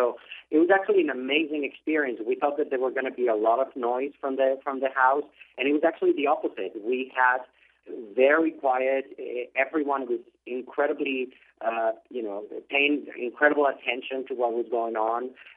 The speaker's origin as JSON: {"language": "English", "country": "Spain", "tie": "born or raised there", "second_language": "English", "lives_now": "United States", "said": "Growing up in Spain, actually, I never heard of the Nutcracker."}